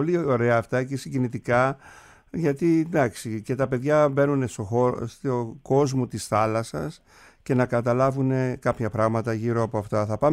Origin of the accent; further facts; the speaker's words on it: Kasos, South Aegean, Greece; αφού είμαι από την Κάσο να αναφερθούμε λίγο.